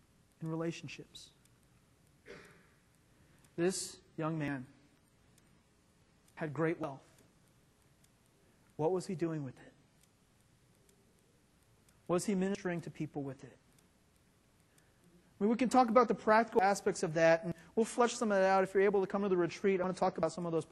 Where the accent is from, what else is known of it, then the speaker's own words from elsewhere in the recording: Atlanta, Georgia, United States; we're here in North Atlanta, which is the south of the United States. Being born and raised in Atlanta, I experienced the Southern American church. I'm Presbyterian